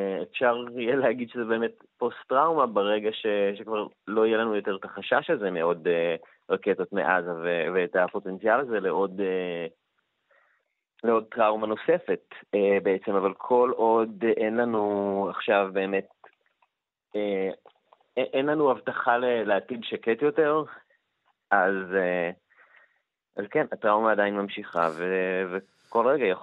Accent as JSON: {"language": "Hebrew", "town": "Be'eri", "region": "Southern District", "country": "Israel", "tie": "born or raised there", "also_born_or_lived": "Beersheba", "lives_now": "Ramat Gan, Israel", "said": "ביולי עברתי לרמת גן. אני לפני זה, אני גדלתי במועצה האזורית אשכול, בקיבוץ בארי. גרתי בכמה שנים האחרונות בבאר שבע, ואז עברתי לרמת גן."}